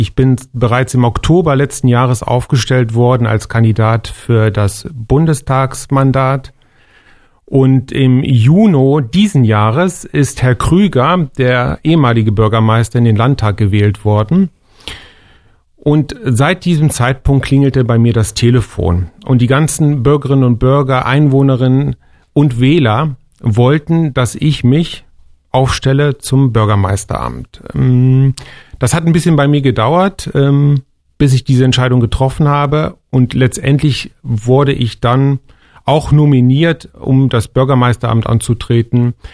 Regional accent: Aderstedt, Saxony-Anhalt, Germany; also born or lived in Halberstadt; Ich bin 1973 geboren in Halberstadt und aufgewachsen im Hühl im Ortsteil Aderstedt.

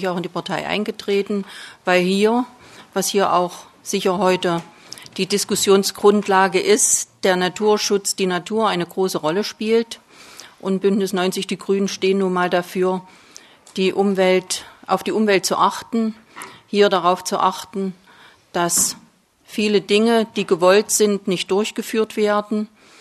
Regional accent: Eisleben, Saxony-Anhalt, Germany; born there; Ich bin ebenfalls in Eisleben geboren. Mein Arbeitsbereich ist auch in Eisleben. Ich bin verheiratet, habe drei erwachsene Kinder, bin 61 Jahre alt

